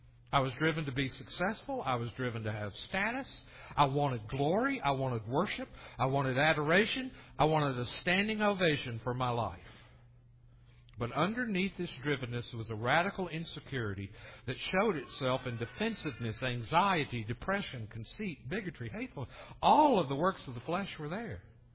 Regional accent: the South, United States; I grew up in the South and I just thought, you know, that's cool.

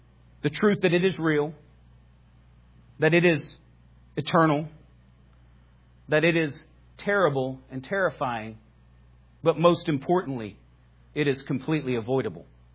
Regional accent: United States; I mean, I'm an American. I wave the flag and pop fireworks.

